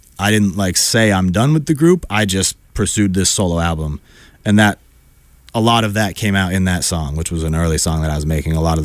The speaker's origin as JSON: {"language": "English", "town": "Burlington", "region": "Vermont", "country": "United States", "tie": "born or raised there", "moved": "as an adult", "said": "So I grew up in Burlington, Vermont. I went to college at the University of Vermont. It was in Burlington. I stayed there my whole life. I was 23 when I left."}